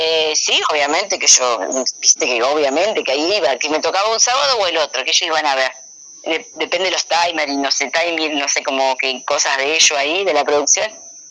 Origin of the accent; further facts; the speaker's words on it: Diamante, Entre Ríos, Argentina; de Diamante, Entre Ríos, me gusta hacer asado